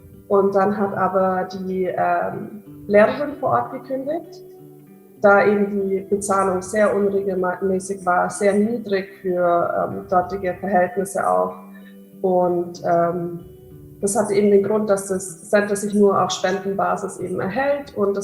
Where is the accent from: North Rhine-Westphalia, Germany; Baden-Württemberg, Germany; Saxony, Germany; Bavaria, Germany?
Bavaria, Germany; now in Maastricht, Netherlands; ich bin 26 Jahre alt, gerade wohne ich in Maastricht in den Niederlanden. Ich komme eigentlich aus der Nähe von Augsburg und habe auch in Augsburg davor studiert.